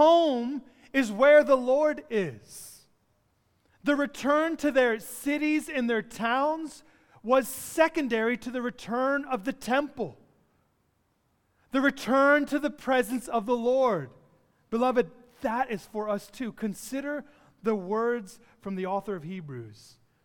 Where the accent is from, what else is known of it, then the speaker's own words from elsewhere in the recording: Jacksonville, Florida, United States; now in Toronto, California, United States; we are both from Jacksonville. We're from the same area. And we were talking about how often we get to visit Florida.